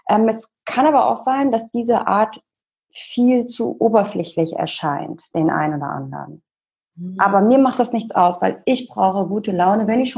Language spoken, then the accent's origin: German; Cologne, North Rhine-Westphalia, Germany; ich komme aus Köln und bin 40 Jahre. Ich wohne schon ein paar Jährchen in Köln mit Unterbrechungen und bin zwischenzeitlich immer mal gereist und habe mal woanders gewohnt, aber immer wieder nach Köln zurückzukommen.